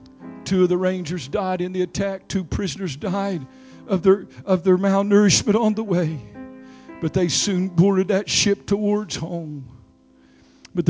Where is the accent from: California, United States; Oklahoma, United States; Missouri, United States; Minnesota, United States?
Oklahoma, United States; If you're offended by this, remember I'm from Oklahoma.